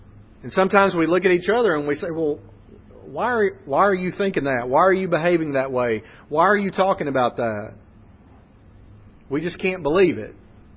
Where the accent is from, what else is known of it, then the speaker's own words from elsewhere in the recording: Alabama, United States; I want the first thing you think about me is that, yes, I'm from Alabama